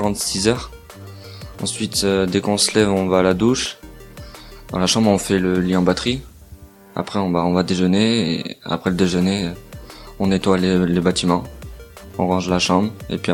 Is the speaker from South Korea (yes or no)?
no; Reims, Grand Est, France; j'ai 19 ans, enfin, je viens de Reims